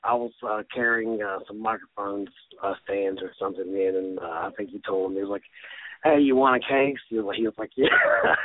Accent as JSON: {"language": "English", "region": "West Virginia", "country": "United States", "lives_now": "Chicago, United States", "said": "even though I'm from West Virginia, it just seems like, you know, there's just a lot of great people here."}